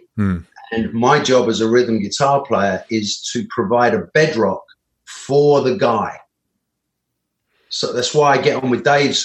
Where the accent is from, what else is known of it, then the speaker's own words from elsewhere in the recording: Bromley, London, United Kingdom; I'm from Bromley, which is